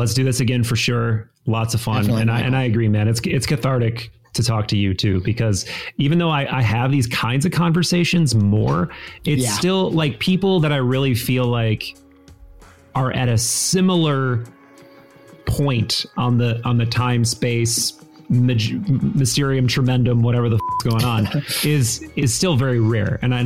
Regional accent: Appleton, Wisconsin, United States; I grew up in the Midwest too.

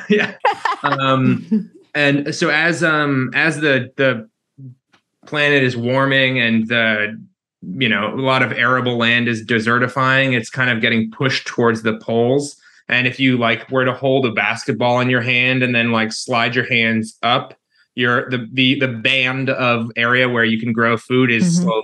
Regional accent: Colorado, United States; I'm from Colorado. I grew up there, and it's been dry as a fucking bone for 20 years already.

